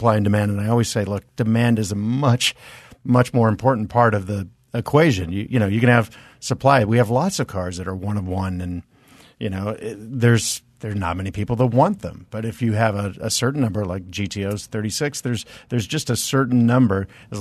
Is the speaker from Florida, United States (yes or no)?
no; Reno, Nevada, United States; born there; There's nothing wrong with Reno. I was born in Reno.